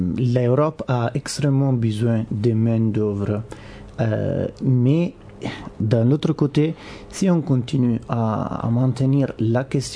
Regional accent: Italy; French is a second language; je parle de mon pays d'origine, en Italie

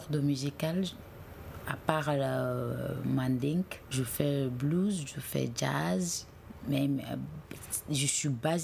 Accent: Wassoulou, Mali; Je viens de Ouassoulou.

